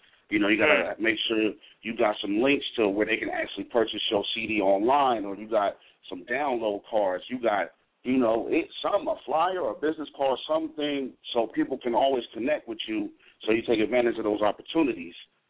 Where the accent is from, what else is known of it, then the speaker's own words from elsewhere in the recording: Portland, United States; I know when I came, like I said, I'm from Portland, so, you know, I didn't really know anybody in the industry